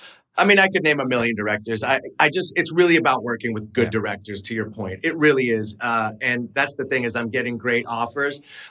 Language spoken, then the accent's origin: English; California, United States; And I'm from the Bay Area where he is god. You know, he's like from, you know, that's his stomping grounds.